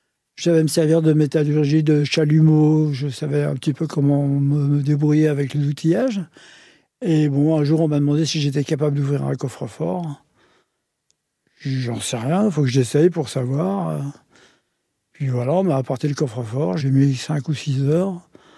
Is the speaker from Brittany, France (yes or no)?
no; Clichy-sous-Bois, Île-de-France, France; born there; moi, je suis né en France. La ville où je suis né, c'est Clichy-sous-Bois. C'est où j'habite toujours, hein. Je suis issu d'un milieu ouvrier.